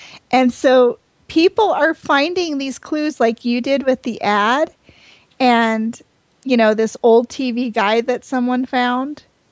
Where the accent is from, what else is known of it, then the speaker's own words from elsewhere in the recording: East Coast, United States; I'm from the East Coast.